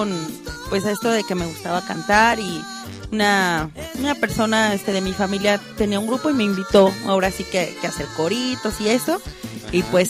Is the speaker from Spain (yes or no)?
no; Irapuato, Guanajuato, Mexico; born there; yo soy nacida aquí en la ciudad de Irapuato, Guanajuato. Ajá. Nací un 13 de abril